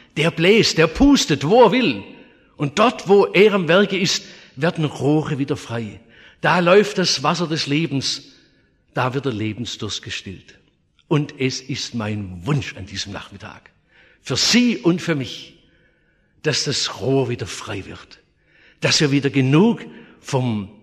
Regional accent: Oberndorf am Neckar, Baden-Württemberg, Germany; von meiner Heimatstadt Oberndorf am Neckar

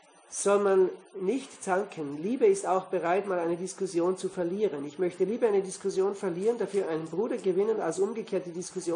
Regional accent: Baden-Württemberg, Germany; Also bei uns in Süddeutschland, im Schwarzwald, ist eine ganze Reihe Gemeinden

